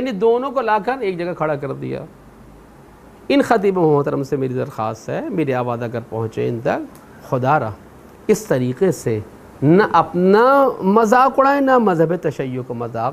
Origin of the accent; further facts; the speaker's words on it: Pakistan; خوب ہم پاکستانی ہیں، ہمیں پاکستان میں رہنا ہے، ہمیں پاکستان سے محبت ہے، پاکستان ہمارا وطن ہے